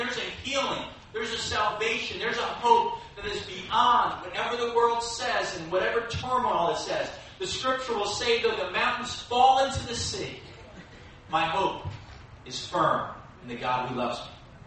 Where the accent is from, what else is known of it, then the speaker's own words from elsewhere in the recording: Long Island, New York, United States; now in Virginia, United States; Now, many of you know that I grew up in New York, on Long Island, or as we say, Long Island.